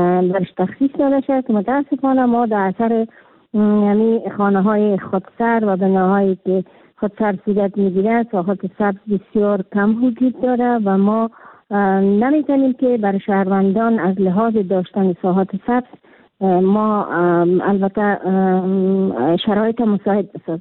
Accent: Kabul, Afghanistan; در شهر کابل که خود من یک کابلی هستم

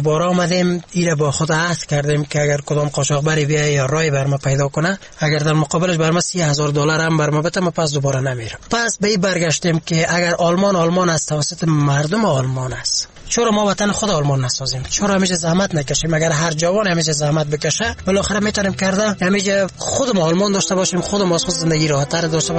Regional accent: Afghanistan; بهتر همیست دوباره پس به وطنم بگردم

